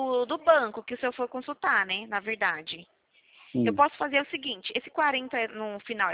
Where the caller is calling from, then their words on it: São Paulo, Brazil; Falamos aqui de São Paulo.